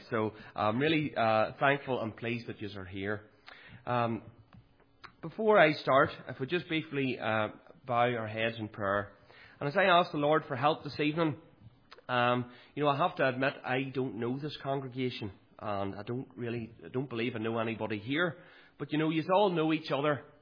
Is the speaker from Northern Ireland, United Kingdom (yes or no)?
yes; Craigavon, Northern Ireland, United Kingdom; born there; So I was born in Craigavon Area Hospital on the 29th of April, 1985